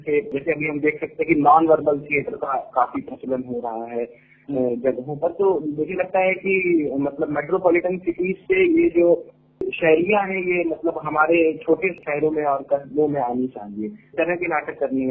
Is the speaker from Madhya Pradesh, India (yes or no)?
yes; Madhya Pradesh, India; मैं सपना से बिलोंग करता हूँ बघेलखंड क्षेत्र से